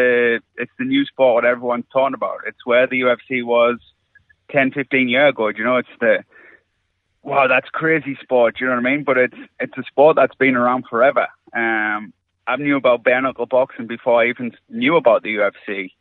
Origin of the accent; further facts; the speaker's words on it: England, United Kingdom; now in Central Coast, Australia; Obviously, originally I'm from England.